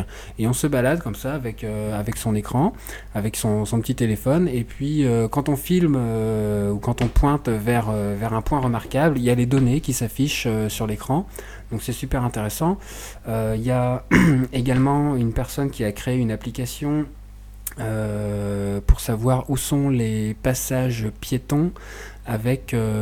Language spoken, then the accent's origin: French; Rennes, Brittany, France